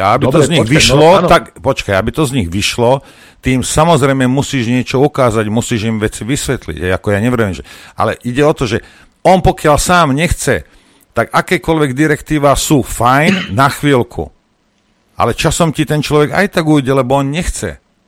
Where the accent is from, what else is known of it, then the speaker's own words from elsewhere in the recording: Rimavská Sobota, Banská Bystrica Region, Slovakia; Ja som vyrastal v Rimavskej Sobote, takže to okolie som tam poznal